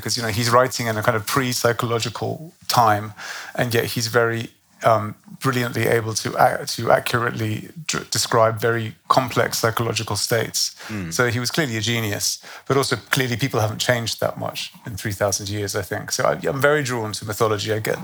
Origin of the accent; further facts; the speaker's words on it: Greece; you can't really escape Greek mythology growing up in Greece because it's everywhere.